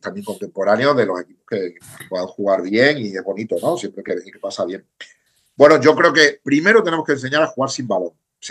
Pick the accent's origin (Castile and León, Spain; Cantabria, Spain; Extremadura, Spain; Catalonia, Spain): Extremadura, Spain; O sea, yo soy un tío de Extremadura que, bueno, con mi equipo pues trabajamos lo mejor posible